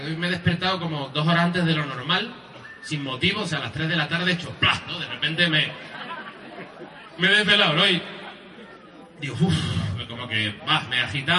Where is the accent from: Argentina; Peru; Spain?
Spain; Seville, Andalusia; also born or lived in Huelva; now in Madrid, Spain; Yo, como podéis notar por mi acento, no soy de Pontevedra, soy andaluz. La verdad es que nací en Huelva, me crié en Sevilla, tengo familia vasca. Me he ido a Madrid un poco para centrarme, que estaba un poco rayado. La verdad que vivo en Madrid